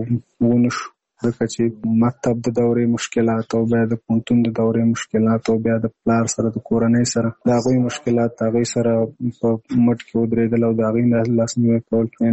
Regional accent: Nangarhar, Afghanistan; now in Kabul, Afghanistan; زموږ کور په ننګرهار کې دی، زه په کابل کې یم دلته

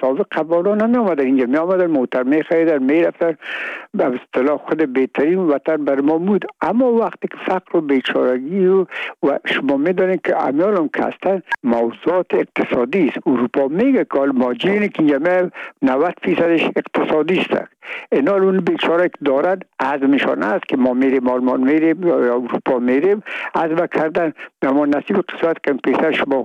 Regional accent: Afghanistan; و میگم ما افغان هستیم، تذکره خود را ناوردیم

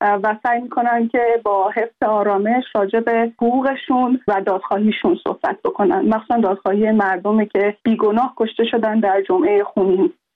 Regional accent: Sistan and Baluchestan, Iran; من خودم به عنوان یک بلوچ که سالها مورد استعمار، سرکوب، اعدام، فاشیسم و همه اینها قرار گرفتیم، به عنوان یک زن

